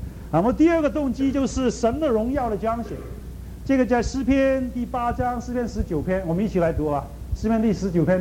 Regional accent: China; 我们是中国人也说身体发肤受于父母不可违相

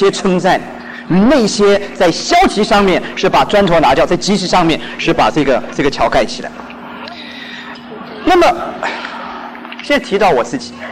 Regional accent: China; 那么我们中国人，我觉得我们这一代

